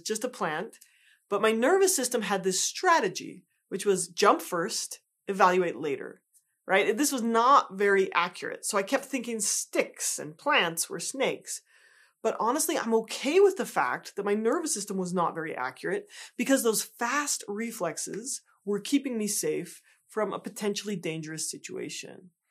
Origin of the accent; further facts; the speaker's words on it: Rocky Mountains, United States; Now, I grew up in the Rocky Mountains, and I spent a lot of time outdoors, so I was really aware of rattlesnakes.